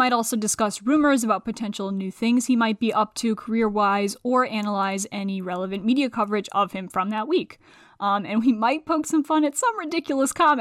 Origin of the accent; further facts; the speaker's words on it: United States; we're both trans, we're both not straight people, we're both from the United States, we're both white.